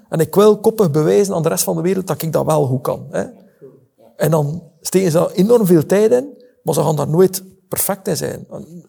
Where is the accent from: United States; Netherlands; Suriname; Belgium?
Belgium; Flemish Region; En wij zijn daar heel slecht in, als Vlaming.